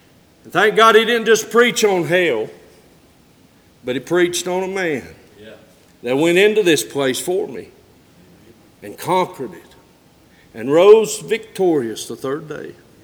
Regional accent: North Carolina, United States; I've got friends that I grew up with in Avery County here that know me in the past

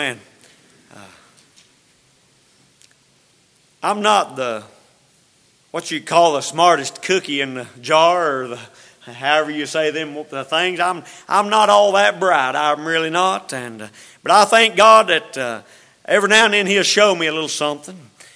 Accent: North Carolina, United States; I've lived all my life within about 2 miles of where I'm at now, and I was raised in the North Carolina side of the Virginia line.

